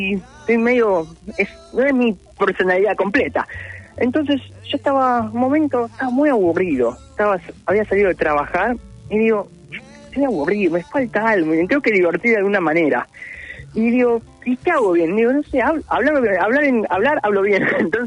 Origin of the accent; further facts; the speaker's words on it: Buenos Aires, Argentina; Como yo soy de Buenos Aires, vivo en Capital Federal, la ciudad no es para mí ya.